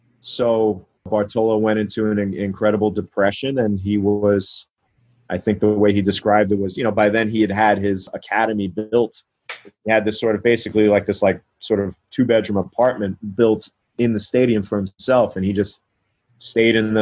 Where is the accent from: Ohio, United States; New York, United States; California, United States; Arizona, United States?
New York, United States; I'm born and raised in New York. I think I have a pretty good BS meter.